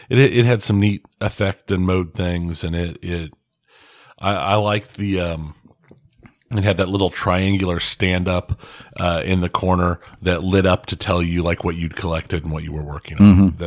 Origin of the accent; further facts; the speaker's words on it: Kansas, United States; We're from Kansas, so we're used to thunderstorms, and we know tornado sirens and stuff.